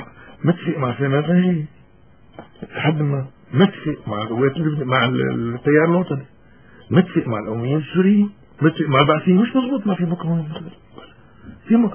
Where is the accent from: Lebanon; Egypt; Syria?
Lebanon; انا كمواطن لبناني بعيش بقرن 21